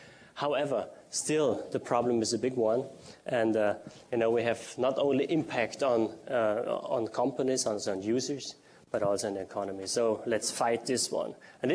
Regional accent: Austria; so I am also from Austria

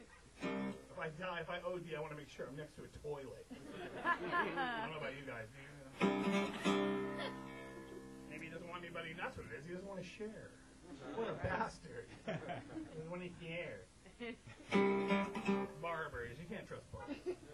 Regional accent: Washington, United States; I grew up in Washington State near Mount Rainier

